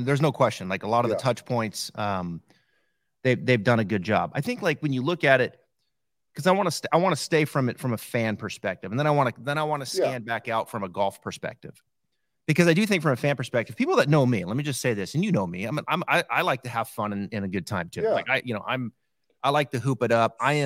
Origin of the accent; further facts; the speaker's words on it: Idaho, United States; I grew up in Northern Idaho, on a 9-hole golf course where like serious golf was number 7 on the list